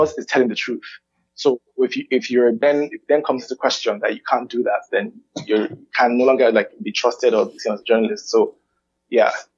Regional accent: Lagos, Nigeria; I'm from Lagos. I'm like, both my parents are from here.

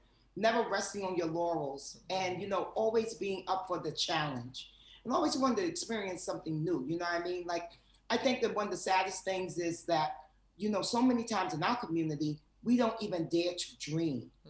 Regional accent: Harlem, New York, United States; I would tell them Harlem, not Manhattan. You know what I mean? I would tell them Harlem.

